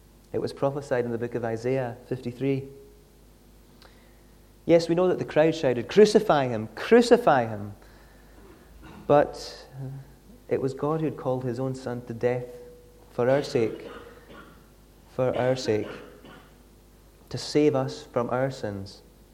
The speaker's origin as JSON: {"language": "English", "town": "Isle of Lewis", "region": "Scotland", "country": "United Kingdom", "accent": "Lewis", "said": "I am from the Isle of Lewis, hence my accent. I don't have a very strong Lewis accent"}